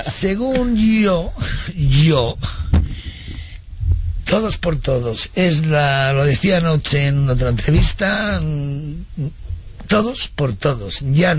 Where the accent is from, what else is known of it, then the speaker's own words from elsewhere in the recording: Spain; Yo soy muy española.